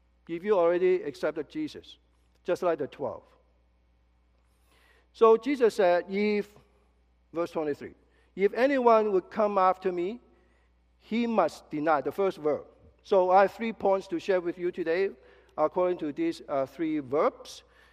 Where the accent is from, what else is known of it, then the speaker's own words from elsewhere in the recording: Canada; because living in North America, you know, being Canadian, we love options, right?